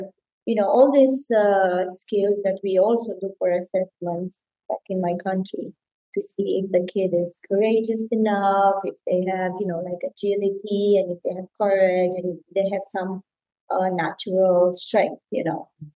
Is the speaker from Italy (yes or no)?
no; Sibiu, Sibiu County, Romania; I come from Sibiu. That's the center of the country, a very beautiful place to visit.